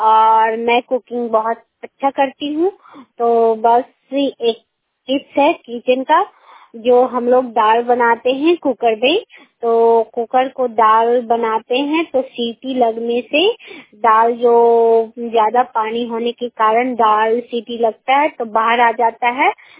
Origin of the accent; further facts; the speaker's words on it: Nagarnausa, Bihar, India; मैं नगर नौसा ग्राम के रहने वाली हूँ, पोस्ट ऑफिस भी नगर नौसा, जिला नालंदा के रहने वाली हूँ।